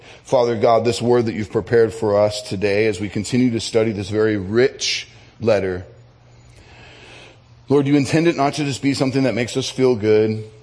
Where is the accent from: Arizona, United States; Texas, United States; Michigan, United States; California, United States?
California, United States; a pastor that pastored over me at my home church growing up in Orange County.